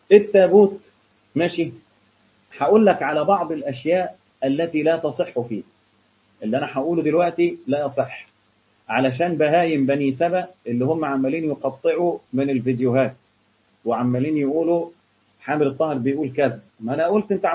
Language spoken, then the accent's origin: Arabic; Egypt; صحيح ما عندنا في مصر هنا اغنية بتتغنى